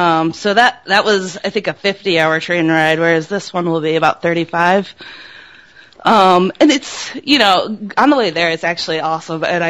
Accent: Toledo, Ohio, United States; So we went up in Toledo, which is my hometown

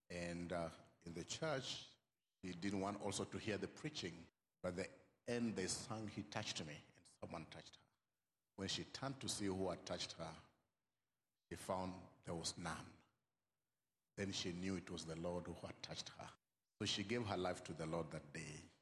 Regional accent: Bungoma, Bungoma County, Kenya; English is a second language; we come from Bungoma, Kenya. Bungoma, Kenya is in the east coast of Africa.

